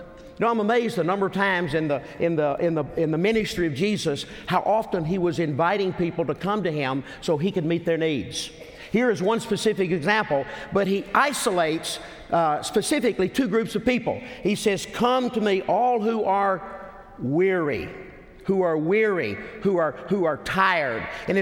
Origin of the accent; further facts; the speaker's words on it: Tennessee, United States; I was born and raised in Tennessee.